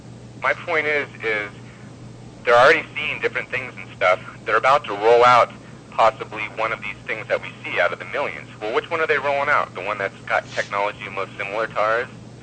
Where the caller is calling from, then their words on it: California, United States; from California.